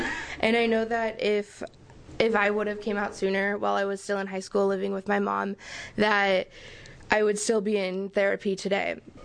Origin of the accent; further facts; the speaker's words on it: Medford, Oregon, United States; people that I know from my hometown in Medford, Oregon